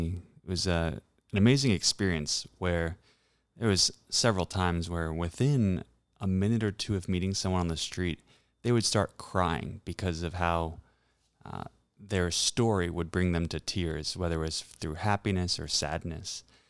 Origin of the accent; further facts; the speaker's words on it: Rockville, Maryland, United States; also born or lived in Silver Spring; Yeah, so I'm a DMV kid, and I was born in Silver Spring, grew up in Rockville. My dad's from D.C., grandparents, great-grandparents lived in D.C. as well. So this is certainly home.